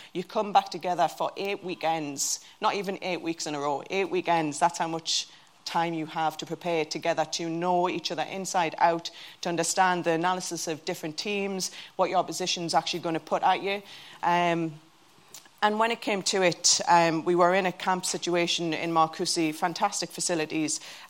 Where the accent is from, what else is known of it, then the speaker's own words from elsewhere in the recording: Newcastle, North East England, United Kingdom; born there; And you can hear from my voice, I'm not the typical Irish. I was born in Newcastle, but my family are from Belfast.